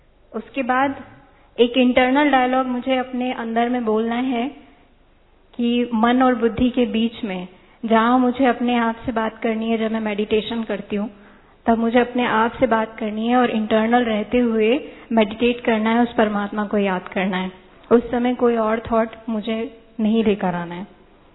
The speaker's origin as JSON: {"language": "Hindi", "town": "Pune", "region": "Maharashtra", "country": "India", "said": "मैं पूना से आई हूँ।"}